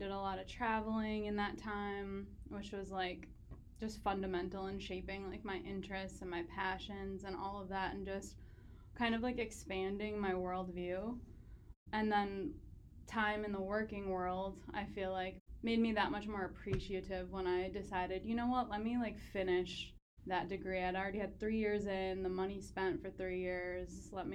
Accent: Minnesota, United States; moved away as an adult; also born or lived in Canada; I'm from Minnesota, so I went straight from my high school in Minnesota to Canada, and because I wanted to escape my small town or whatever.

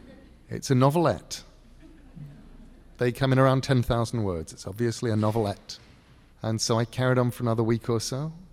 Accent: England, United Kingdom; I don't normally do feelings, because I'm English and male.

